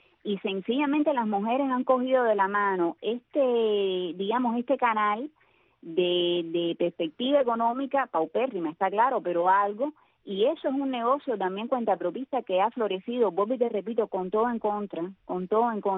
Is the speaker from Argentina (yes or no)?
no; Cuba; nosotros los cubanos tenemos la escuela de estar regados, no solo en Miami, en el mundo entero.